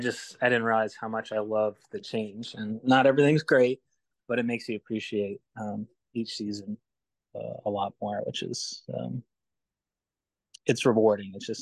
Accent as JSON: {"language": "English", "region": "Vermont", "country": "United States", "tie": "born or raised there", "said": "I grew up in Vermont. It's only, you know, less than an hour from my house, so family can be there, and it feels like home."}